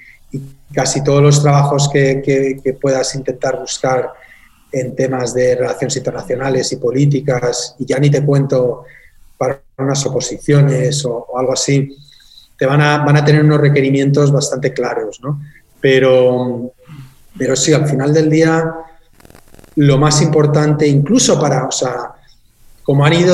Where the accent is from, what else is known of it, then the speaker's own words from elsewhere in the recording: Spain; Y bueno, como españoles tenemos la suerte de tener el español, ¿no?